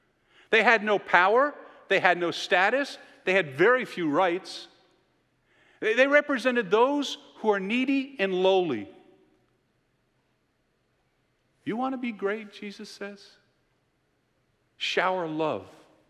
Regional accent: United States; We're Americans. I'm an American.

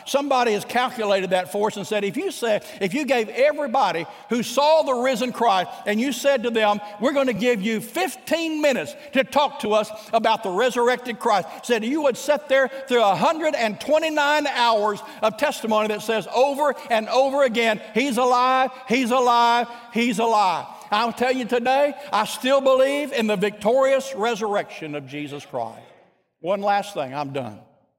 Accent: Oklahoma, United States; All of us kids growing up in Oklahoma going to summer camp, we all called him Uncle Gene.

